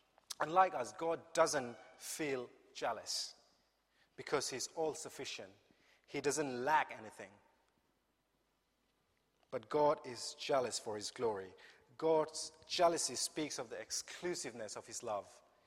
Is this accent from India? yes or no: yes; India; I come from India, where idol worship is prevalent.